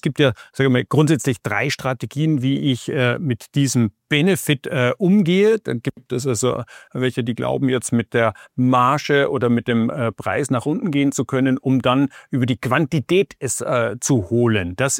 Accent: Austria; Als Österreicher reden wir jetzt hier von Kalbfleisch.

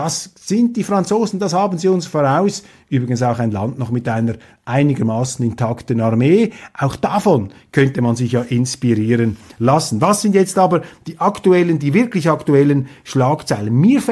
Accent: Switzerland; Mir fehlt wohl als Schweizer auch das, ja, das ursprüngliche Verständnis für diesen, nennen wir es, sympathischen Größenwahn unserer französischen Freunde

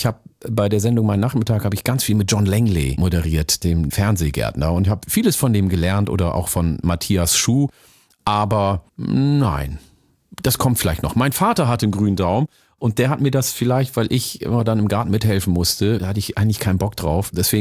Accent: Bremen, Germany; Ich bin aus Bremen und das empört ja viele, weil ich bin in Bremen und umzu aufgewachsen

